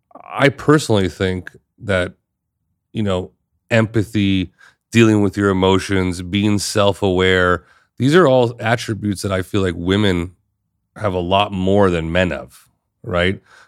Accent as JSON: {"language": "English", "country": "United States", "tie": "born there", "said": "I was born in America, so it took me to meet people from other countries to realize the impact of American cinema on the world."}